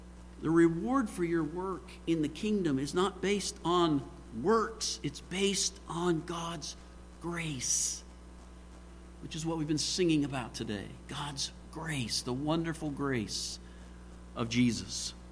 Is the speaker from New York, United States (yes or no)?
no; Martins Ferry, Ohio, United States; I worked for an architect in my hometown of Martins Ferry for a while after I graduated from Ohio State.